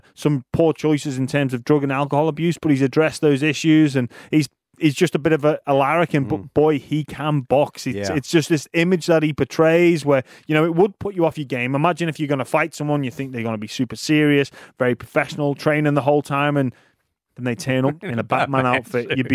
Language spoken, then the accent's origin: English; United Kingdom; which you know, was a bit disappointing being a British fella and obviously wanting to see Joshua and Fury go head to head in the coming months